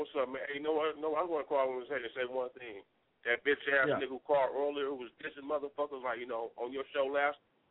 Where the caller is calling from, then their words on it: California, United States; I'm calling from Palm Beach, California.